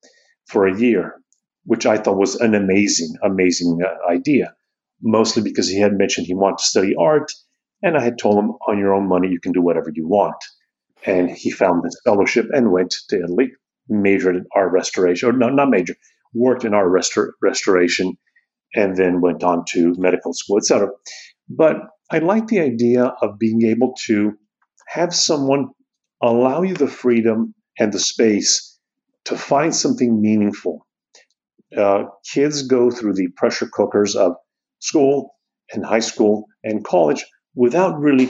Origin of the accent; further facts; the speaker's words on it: Colombia; English is a second language; now in United States; I came to MIT from Colombia, South America.